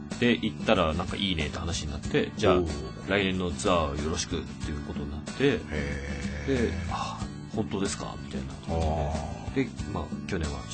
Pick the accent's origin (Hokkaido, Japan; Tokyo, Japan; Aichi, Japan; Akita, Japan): Hokkaido, Japan; Sapporo; 出身はですね、北海道の札幌なんです。